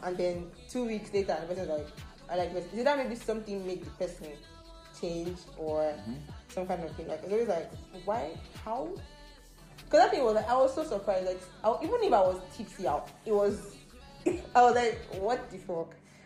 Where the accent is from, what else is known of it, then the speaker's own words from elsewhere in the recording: Lagos, Nigeria; born there; I was born in Lagos.